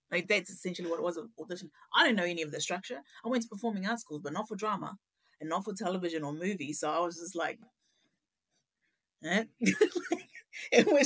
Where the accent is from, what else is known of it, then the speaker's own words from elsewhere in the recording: Tokomaru, Gisborne, New Zealand; from Tokomaru.